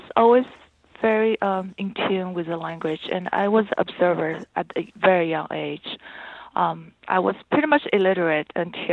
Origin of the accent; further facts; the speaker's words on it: China; first language Chinese dialects; English is a second language; I was born and raised in China. I grew up with my grandparents' household.